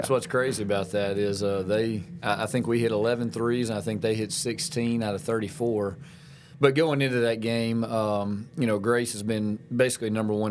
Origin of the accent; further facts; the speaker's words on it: Florence, Alabama, United States; But, I'm from Florence, Alabama. My dad's a minister. My granddad's a minister in North Alabama. And Alabama, I guess, home, that's my home.